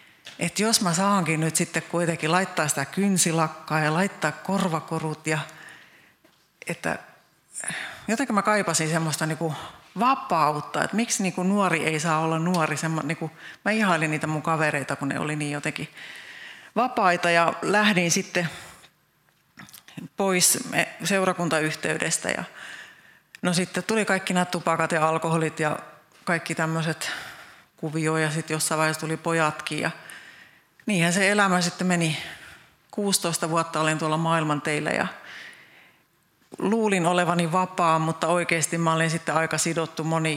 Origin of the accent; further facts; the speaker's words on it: Southern Ostrobothnia, Finland; also born or lived in Gothenburg, Sweden; ja olen Pohjanmaalta kotoisin, vaikka kävin Ruotsissa Göteborgissa syntymässä, mutta mun äiti on härmäläinen, oikein härmähäijy ja isänkin sukujuuret on Härmässä